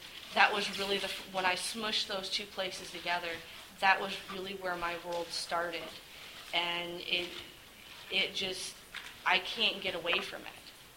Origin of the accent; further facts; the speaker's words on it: Ohio, United States; And the other place is actually where I grew up. I grew up on the Cuyahoga River, and it is A lot of people think Ohio is flat. That part of Ohio is far from flat. If anybody tells you Northeast Ohio is flat, call them crazy.